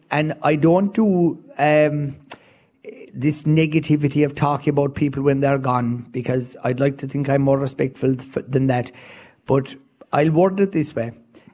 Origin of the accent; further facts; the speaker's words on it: Munster, Ireland; So, yes, I'm coming from Kerry. This is the heart of my base.